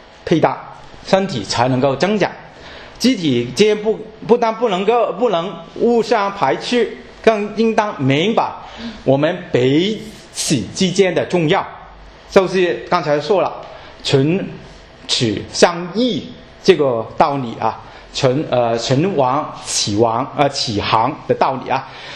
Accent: China; 不知道是不是因为我们中国人的自我个性强

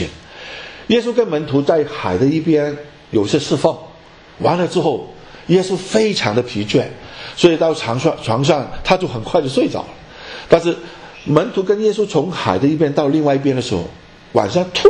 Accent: Hong Kong; moved away as an adult; also born or lived in Canada; 我本身是香港出生，香港长大。86年我到加拿大念神学，当时是奉献，然后就在加拿大一起生活牧养教会。

